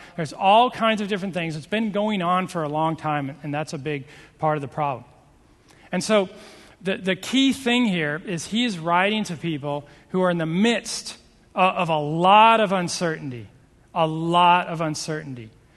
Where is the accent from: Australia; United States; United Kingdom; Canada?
United States; Seattle, Washington; When I grew up in Seattle, and one day, I think I was a senior in high school